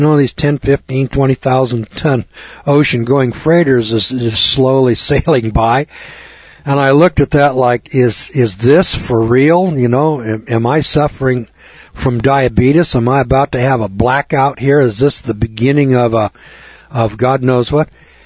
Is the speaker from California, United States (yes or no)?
yes; California, United States; Of course, I was from California, and this guy says, you know, you're from California, and you know, you got those earthquakes.